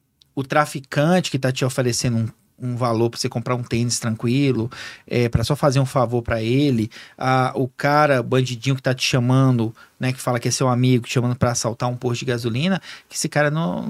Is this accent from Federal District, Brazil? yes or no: yes; Gama, Federal District, Brazil; Não, estudei no Gama. Eu morei minha vida toda no Gama, né?